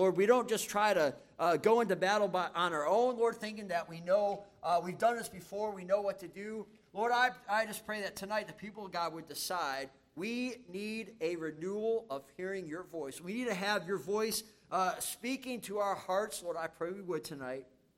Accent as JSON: {"language": "English", "town": "Chicago", "region": "Illinois", "country": "United States", "said": "Look, I'm from the Chicagoland area, all right? I'm a White Sox fan, all right?"}